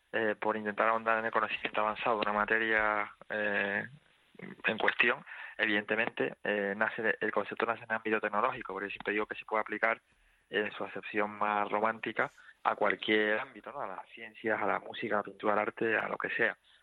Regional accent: Canary Islands, Spain; Yo soy de origen hindú, lo que pasa es que soy canario. O sea, yo soy nacido en Canarias, uh-huh. De ascendencia hindú.

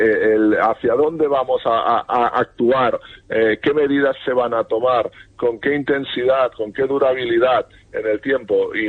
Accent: Catalonia, Spain; poder ejercer como catalanes y españoles de esa más de la mitad de la población que nos sentimos como tal

